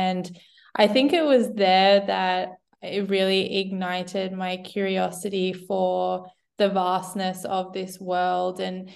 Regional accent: Australia; I am an Australian Maltese writer, podcast host, and first-time author

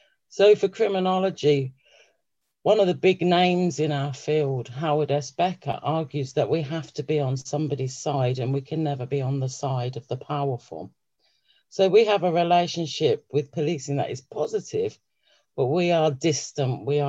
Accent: Tottenham, London, United Kingdom; I think it came from when I was a kid. I grew up in Tottenham.

